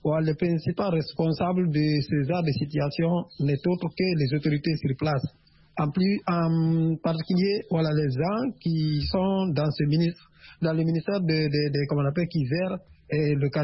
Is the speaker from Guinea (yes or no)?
yes; Guinea; je suis un Guinéen aussi. Et j'ai vécu dans ce pays, et puis aussi, et mon lycée était tout près de ce dépôt de ce carburant-là.